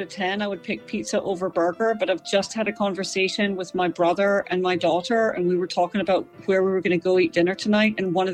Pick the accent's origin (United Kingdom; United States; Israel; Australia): United Kingdom; Scotland; I'm from Scotland.